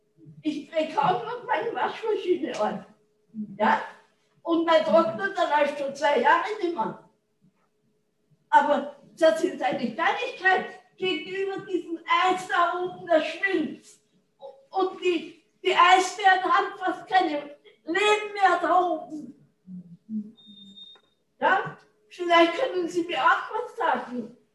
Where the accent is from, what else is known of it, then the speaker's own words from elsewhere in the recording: Vienna, Austria; Nee, nee. Ich bin doch aus Wien.